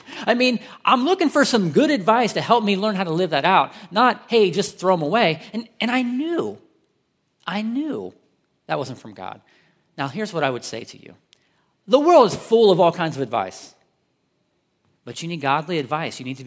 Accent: Columbus, Ohio, United States; She's from Marion, Ohio. I'm from Columbus. She's an only child. I'm the youngest of six. I'm big, big family.

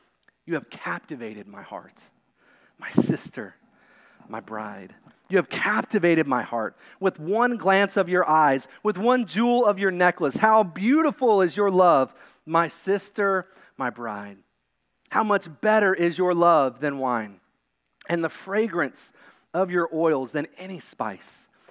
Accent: Kentucky, United States; I say that because I'm from Kentucky, okay?

